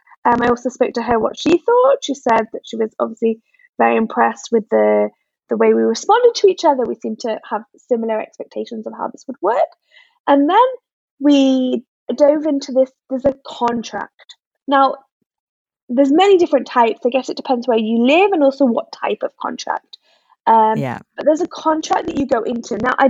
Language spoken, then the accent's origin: English; Newcastle upon Tyne, North East England, United Kingdom; moved away as an adult; also born or lived in London; now in Tel Aviv, Israel; I grew up in England. I grew up in Newcastle upon Tyne, and then I lived in London for a while, and then I moved to Tel Aviv.